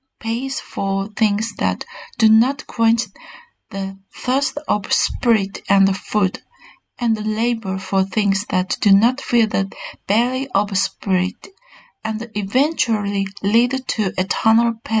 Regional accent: Japan; I was born in Japan, went to school in Japan, was exposed to Japanese culture, spent time with Japanese friends, and grew up with Korean parents.

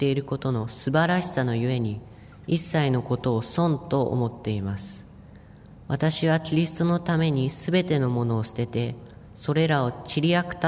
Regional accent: Nagano, Japan; 僕は長野県の自然豊かな場所で生まれ育ちました。

